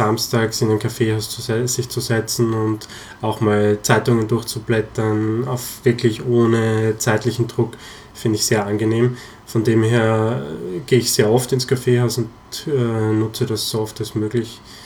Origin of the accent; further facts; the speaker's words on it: Styria, Austria; in meine Heimatgemeinde zu tragen. Das ist in der Steiermark gewesen.